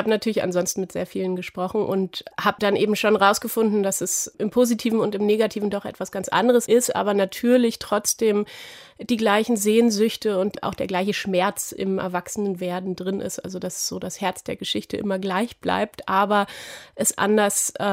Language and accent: German; Berlin, Germany; Ich bin selber in Berlin aufgewachsen